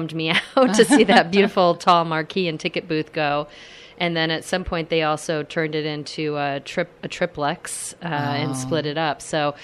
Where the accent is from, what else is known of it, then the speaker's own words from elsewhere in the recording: Illinois, United States; I grew up outside of Chicago, and we had three good drive-ins nearby that we frequented.